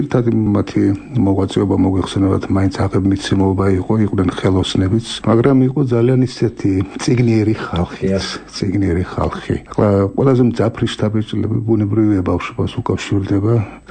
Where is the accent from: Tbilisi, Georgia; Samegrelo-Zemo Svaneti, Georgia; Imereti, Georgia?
Samegrelo-Zemo Svaneti, Georgia; Senaki; მე რომ დავიბადე ეს იყო 84-ში დავიბადე. ნომი ახალი დამთავრებულა ჩემი ბავშვობის წლებში ხედავდი 1000 კვარი აიდის ხალხი დადიოდა ასე ვთქვა სენაკს ჰქონდა სტრატეგიული მნიშვნელობის აეროდრომი